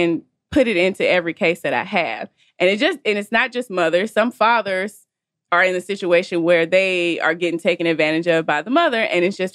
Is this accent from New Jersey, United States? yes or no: no; Jackson, Mississippi, United States; That's where I'm from Jackson, Mississippi.